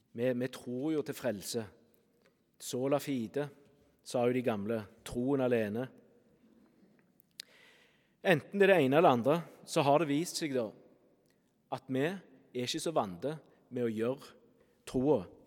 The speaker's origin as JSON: {"language": "Norwegian", "town": "Vassøy", "region": "Rogaland", "country": "Norway", "said": "Men jeg er jo fra Vassøy, så da blir det å høre, men ikke gjøre."}